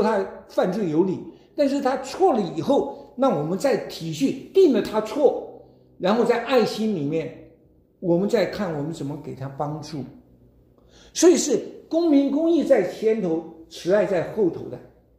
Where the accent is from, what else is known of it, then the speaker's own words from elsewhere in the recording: China; 我们中国人一个文化我不喜欢